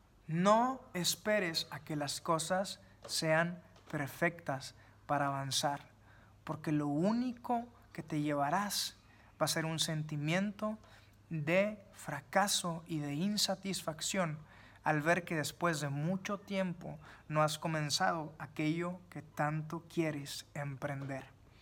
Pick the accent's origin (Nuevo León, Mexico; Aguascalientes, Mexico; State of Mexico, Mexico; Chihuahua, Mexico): Nuevo León, Mexico; Monterrey; este joven regiomontano de 26 años. Así que, pues bueno, para los que no me conocen, ese soy yo. Soy un joven mexicano de 26 años.